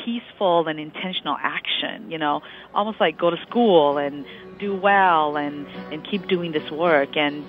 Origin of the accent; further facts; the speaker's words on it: United States; And I remember how much it spoke to me as a young child of color growing up in the United States and really struggling to figure out how to deal with, you know, the anger of being discriminated against